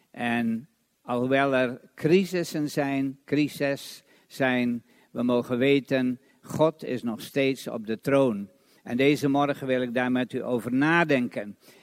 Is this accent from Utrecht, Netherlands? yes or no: no; Almelo, Overijssel, Netherlands; Groeten uit Almelo. … Ik kom uit Almelo. Verbonden sinds 1966 aan de banier in Almelo.